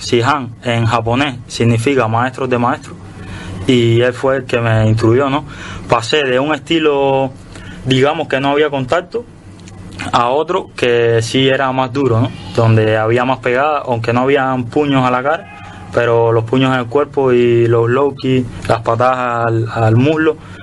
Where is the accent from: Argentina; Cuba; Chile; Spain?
Cuba; Sí, soy natural de Cuba.